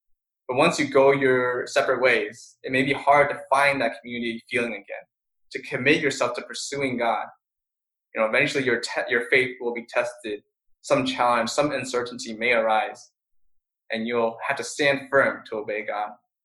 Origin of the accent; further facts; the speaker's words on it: California, United States; You know, growing up in Silicon Valley, not ever lacking in material things, life was pretty smooth sailing.